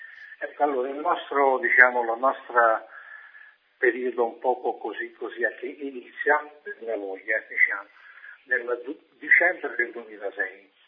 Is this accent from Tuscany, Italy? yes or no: no; Benevento, Campania, Italy; io sono di Benevento proprio, della Campania, Benevento città.